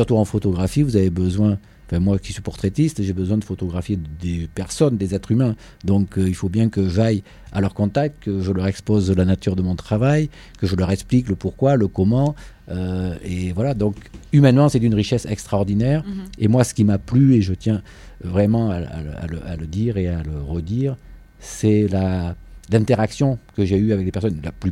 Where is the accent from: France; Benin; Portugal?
France; Bordeaux, Nouvelle-Aquitaine; Bordeaux, mm-hmm. ma ville natale, où je connais quand même pas mal de monde